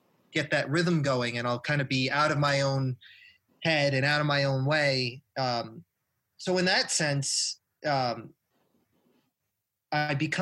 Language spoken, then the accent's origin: English; New Jersey, United States; I grew up on the East Coast. I grew up in suburban New Jersey, right outside of New York City.